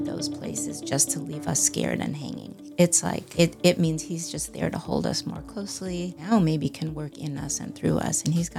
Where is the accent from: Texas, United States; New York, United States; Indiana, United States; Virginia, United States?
New York, United States; So I studied clinical psychology and philosophy in undergrad in New York. I'm from New York.